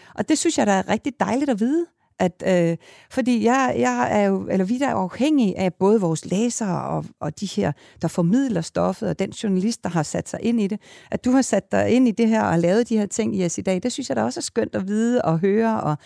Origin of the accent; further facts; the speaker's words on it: Kalundborg, Zealand, Denmark; born there; jeg er født i Kalundborg, og det der provincielle